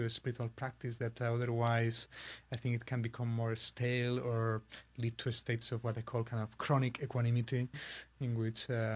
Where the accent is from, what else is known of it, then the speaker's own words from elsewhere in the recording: Barcelona, Catalonia, Spain; English is a second language; I'm an Scorpio. I'm from Barcelona. I'm a hot-blooded Spaniard.